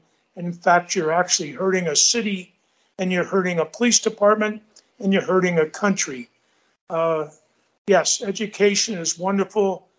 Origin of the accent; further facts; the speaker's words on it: San Francisco, California, United States; And having been born and raised there, and I grew up in San Francisco, I went to high school. San Francisco, played sports in the city.